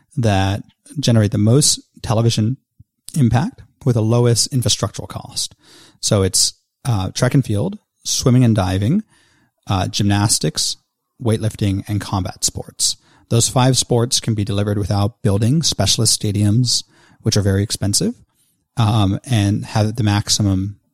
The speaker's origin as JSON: {"language": "English", "region": "Victoria", "country": "Australia", "tie": "born or raised there", "said": "the premier of my home state of Victoria in Australia"}